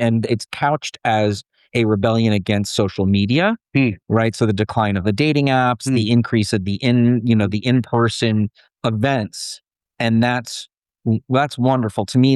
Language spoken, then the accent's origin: English; Portland, Oregon, United States; I'm from Portland, Oregon.